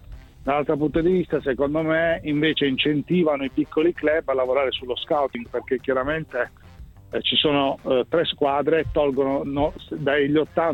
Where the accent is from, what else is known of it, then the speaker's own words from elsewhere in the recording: Bari, Apulia, Italy; perché poi da Barese chiaramente è sempre un piacere vedere i rapporti cordiali con la città della, la squadra della propria città.